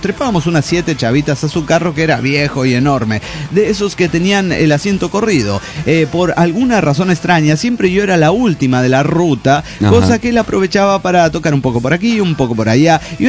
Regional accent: Axochiapan, Morelos, Mexico; de Axochiapan, Morelos, México.

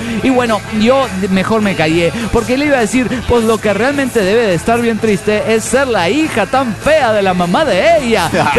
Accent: Cancún, Quintana Roo, Mexico; de Cancún, Quintana Roo, México.

